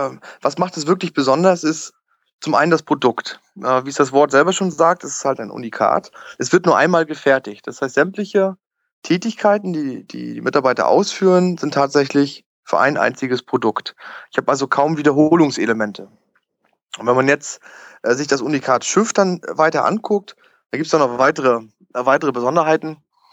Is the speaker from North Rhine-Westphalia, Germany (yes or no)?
no; Rostock, Mecklenburg-Vorpommern, Germany; born there; also ich bin geborener Rostocker, komme von der schönen Ostsee, bin 84er Baujahr. Ich habe auch in Rostock studiert